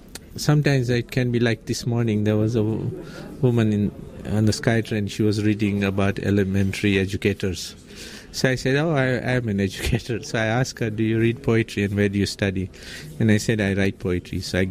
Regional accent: Tanzania; born there; I was born in Tanzania, East Africa, on 10th December 1948.

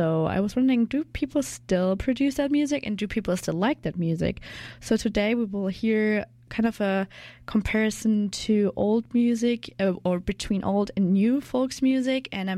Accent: Germany; English is a second language; I'm the intern here at CJSF and I'm from Germany.

